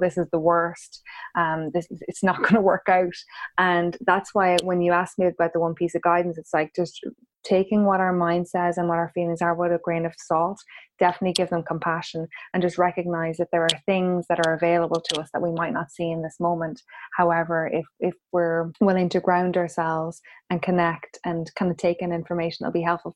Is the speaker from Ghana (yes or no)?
no; Ireland; like that even if both of us leave Ireland or whatever, we'd always have that Irish within us.